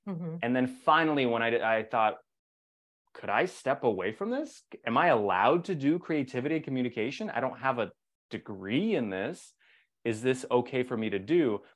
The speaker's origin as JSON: {"language": "English", "town": "Nashville", "region": "Tennessee", "country": "United States", "tie": "born or raised there", "said": "and I grew up in Nashville, I went to school in Nashville."}